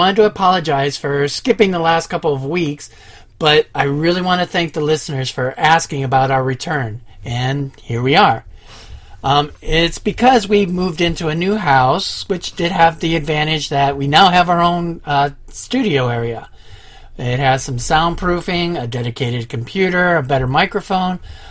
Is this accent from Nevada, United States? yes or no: no; Ohio, United States; This actual episode, before we get started, is a little personal for me because I'm also from Ohio.